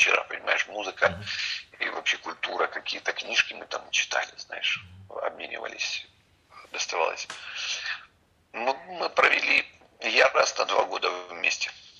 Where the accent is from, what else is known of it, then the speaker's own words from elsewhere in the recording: Kharkiv, Kharkiv Oblast, Ukraine; так как я приехал из Харькова